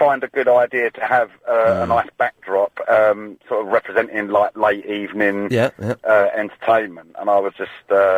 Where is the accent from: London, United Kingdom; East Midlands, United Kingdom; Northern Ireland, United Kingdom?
London, United Kingdom; I'm from South London.